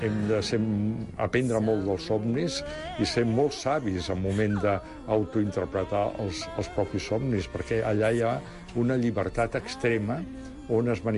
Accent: Barcelona, Catalonia, Spain; born there; also born or lived in Rome, Italy; jo vaig néixer a Barcelona, he sigut una persona que m'ha agradat molt viatjar, vaig viure a Roma, que la tinc com una segona ciutat gairebé a la mateixa alçada que Barcelona. Soc català i soc catalanoparlant, però també soc hispanoparlant.

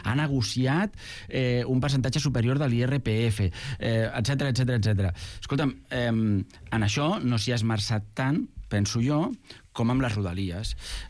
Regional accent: Mataró, Catalonia, Spain; la línia del Maresme, per exemple, que és la que jo vaig ser usuari durant molts anys perquè soc de Mataró

